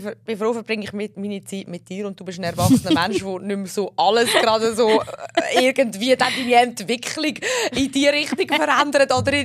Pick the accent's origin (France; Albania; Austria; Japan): Japan; Ich bin auch Japanerin.